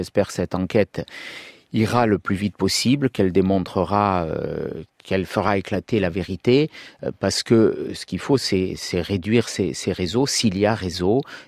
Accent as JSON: {"language": "French", "town": "Nice", "region": "Provence-Alpes-Côte d'Azur", "country": "France", "said": "Vous savez, je suis niçois, l'attentat s'est passé dans ma circonscription."}